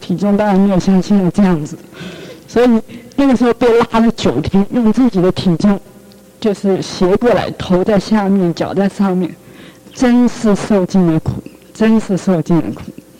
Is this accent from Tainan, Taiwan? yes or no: no; Taipei, Taiwan; 我从小就在教会，就是在我台北的教会，我是从小在那个教会长大。